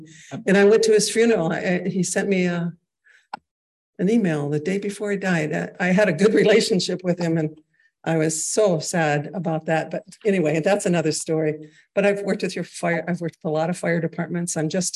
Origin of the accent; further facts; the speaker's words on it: South Dakota, United States; I'm from South Dakota, by the way.